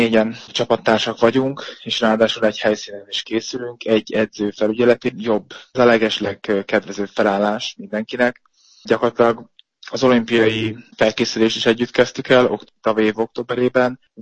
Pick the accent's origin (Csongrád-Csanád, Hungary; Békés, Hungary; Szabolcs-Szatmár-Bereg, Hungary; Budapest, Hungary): Békés, Hungary; Gyomaendrőd; mi leköltöztünk Gyömendrődre, mind a ketten onnan származunk